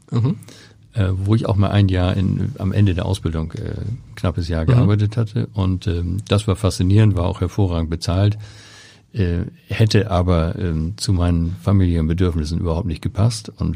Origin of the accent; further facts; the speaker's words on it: Rheinbeck, Germany; wo ich groß geworden bin